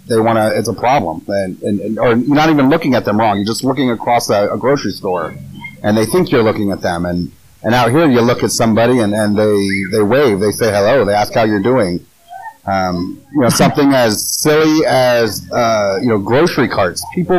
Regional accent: California, United States; no, we've had no issues with anybody because we're from California.

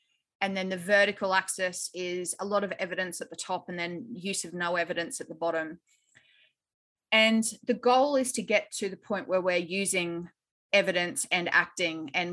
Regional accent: Australia; I'm Australian, obviously, you can tell by my accent.

